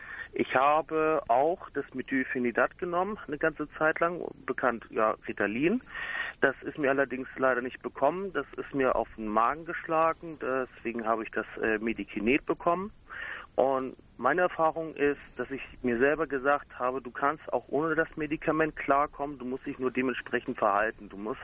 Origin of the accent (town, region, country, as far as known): Buchholz in der Nordheide, Lower Saxony, Germany